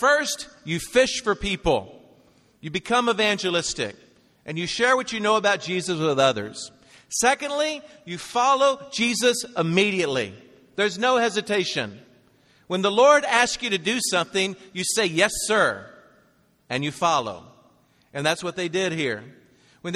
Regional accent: Tennessee, United States; now in New York, United States; You know, I'm from Tennessee, and I can talk really slow when I need to. This is how my family talks. I was brought up this way. But I moved to New York, and now I could talk super fast.

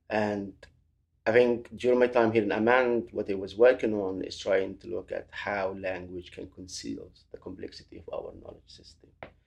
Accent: Bethlehem, West Bank, Palestine; now in Amsterdam, Netherlands; I was born and raised in Benjamin refugee camp in Bethlehem, in Palestine. But currently, I am based in Amsterdam.

